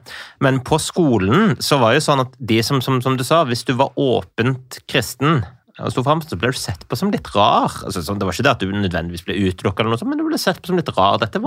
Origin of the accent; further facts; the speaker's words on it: Stavanger, Rogaland, Norway; Jeg tenker jo sånn, jeg vokste opp i Stavanger på 80-90-tallet, født i 1980